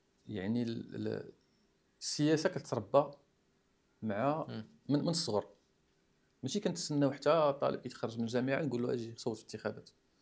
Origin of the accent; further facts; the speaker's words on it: Morocco; هذا من بين المشاكل اللي عندنا في المغرب